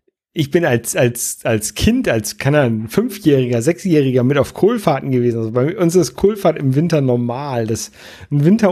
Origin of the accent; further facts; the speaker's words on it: Oldenburg, Lower Saxony, Germany; also wir sind ja aus Norddeutschland, also ich würde jetzt tatsächlich so einen Oldenburger Raum noch als Norddeutschland dazu zählen